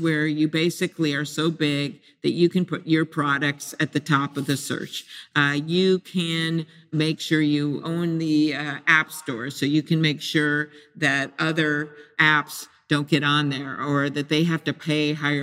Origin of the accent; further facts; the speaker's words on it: Midwest, United States; You know, I'm from the Midwest. I talk a lot about what's happening from a Midwestern standpoint.